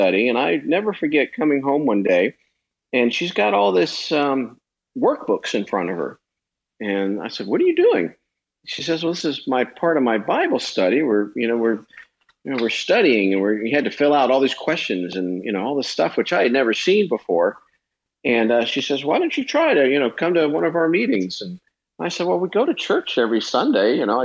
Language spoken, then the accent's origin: English; Jacksonville, Florida, United States; I grew up in Jacksonville, and I actually started cooking there when I was a young child